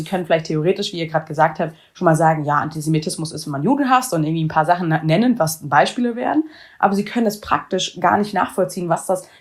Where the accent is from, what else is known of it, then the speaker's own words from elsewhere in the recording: Germany; Bin selbst jüdisch, bin auch jüdisch sozialisiert und jüdisch aufgewachsen in Deutschland